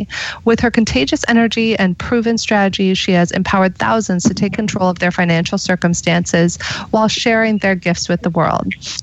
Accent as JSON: {"language": "English", "region": "California", "country": "United States", "tie": "born or raised there", "said": "I'm born and raised in California myself"}